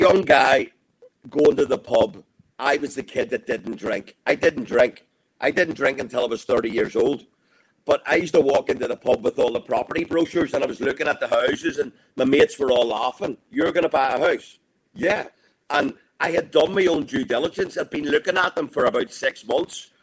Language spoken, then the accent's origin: English; Belfast, Northern Ireland, United Kingdom; I was born 1974 in Belfast in a cycle of troubles. We grew up in Northern Ireland.